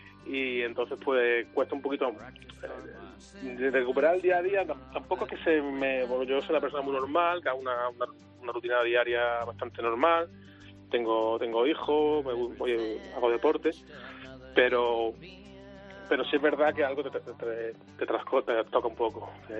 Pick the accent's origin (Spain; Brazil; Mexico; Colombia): Spain; Melilla; soy melillense